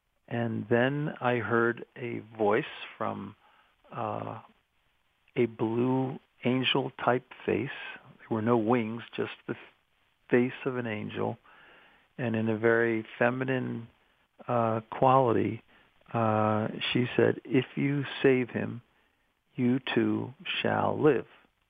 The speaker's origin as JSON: {"language": "English", "region": "New York", "country": "United States", "tie": "born or raised there"}